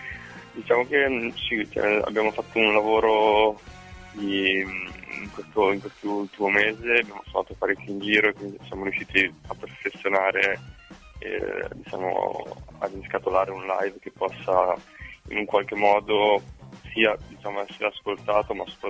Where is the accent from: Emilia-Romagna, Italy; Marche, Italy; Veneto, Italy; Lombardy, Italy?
Emilia-Romagna, Italy; Forlì; now in Bergen, Norway; adesso io sono in Italia, quindi ti parlo da Forlì, perché noi siamo entrambi di Forlì, però appunto io abito a Bergen perché sto studiando là